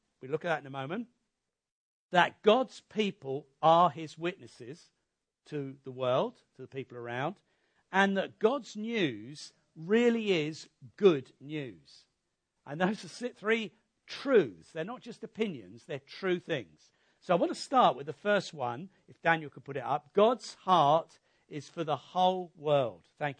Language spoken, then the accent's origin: English; Hastings, South East England, United Kingdom; now in Winchester, United Kingdom; We grew up at Hastings in East Sussex, although we're in Winchester now.